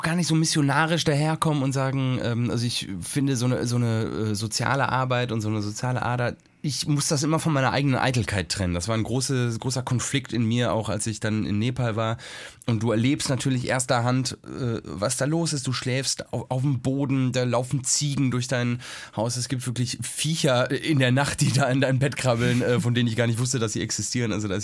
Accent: Cologne, North Rhine-Westphalia, Germany; Nee, ich bin Kölner.

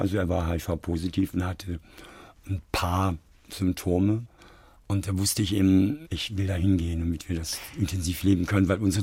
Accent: Germany; Das war immer ein bisschen schwierig natürlich, weil in England als Deutscher, man ahnt die Richtung.

